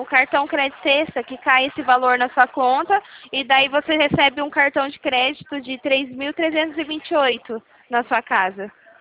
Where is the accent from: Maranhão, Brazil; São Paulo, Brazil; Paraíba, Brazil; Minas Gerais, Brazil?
São Paulo, Brazil; São José dos Campos; now in Limeira, Brazil; Eu não sou daqui, eu sou lá de São José dos Campos.